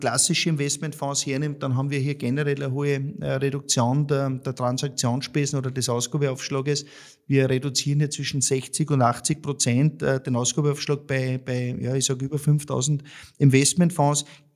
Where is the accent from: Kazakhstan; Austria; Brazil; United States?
Austria; ich sage für mich als Österreicher